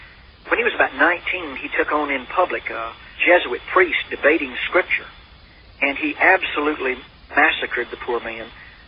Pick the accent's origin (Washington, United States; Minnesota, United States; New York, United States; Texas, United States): Texas, United States; accent: Texan; Brother Hutchins, I'm a Texan. You know, I talk Texan.